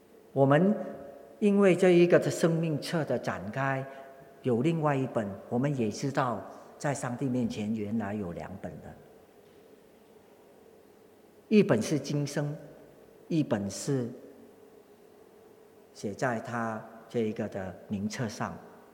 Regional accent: China; 不像我们中国人客气话，你吃饭了没有啊？

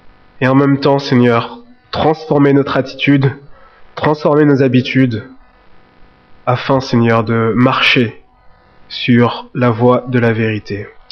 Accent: Belgium; accent: Belgian accent; c'est pas mon accent belge

